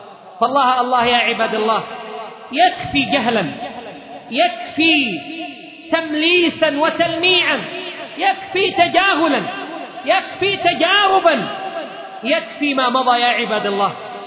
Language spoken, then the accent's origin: Arabic; Yemen; فهذا واجبنا كيمنيين بشكل أخص